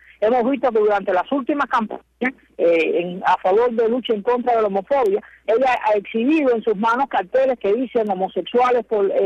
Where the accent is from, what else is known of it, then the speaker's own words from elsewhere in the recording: Cuba; nosotros como LGBT cubanos que somos